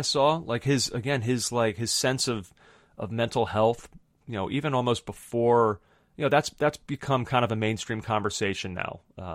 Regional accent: United States; for me personally, as an American soccer fan

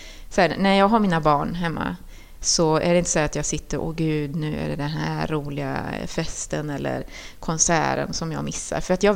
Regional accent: Västra Götaland County, Sweden; som också var från miljonprogramsområde på samma sätt som jag var uppväxt på Kronogården.

